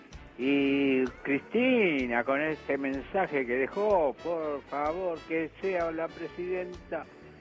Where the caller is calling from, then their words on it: General Rodríguez, Buenos Aires Province, Argentina; de General Rodríguez